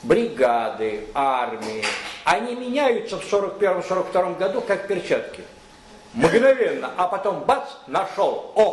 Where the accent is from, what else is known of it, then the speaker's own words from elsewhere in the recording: Saint Petersburg, Russia; Я говорю, я из Питера, я работаю, я не могу ездить тебе каждый месяц.